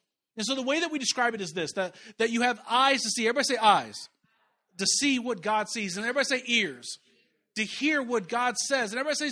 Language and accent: English; Kansas City, Missouri, United States; I grew up in Kansas City. I love Kansas City. I think it's the greatest large town on earth. 2.5 million people. It's a town. It's not really a city. Okay. I grew up out in the country.